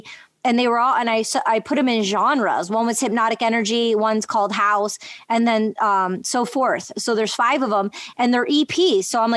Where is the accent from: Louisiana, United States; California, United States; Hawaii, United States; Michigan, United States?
Michigan, United States; Detroit; I grew up in the Detroit electronic music scene